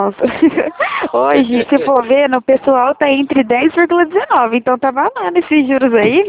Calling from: Ribeirão Preto, São Paulo, Brazil; eu sou daqui de Ribeirão Preto

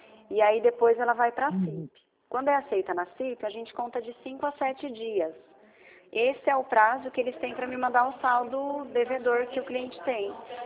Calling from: Campinas, São Paulo, Brazil; eu sou da Poupacred também, eu falo aqui de Campinas, aqui de Barão

